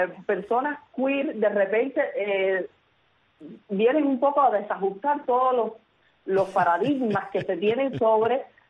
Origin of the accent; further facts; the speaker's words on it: Sagua la Grande, Villa Clara, Cuba; now in Havana, Cuba; vengo de provincia, lo sabes, soy de Sahuala Grande, aunque radico actualmente en La Habana.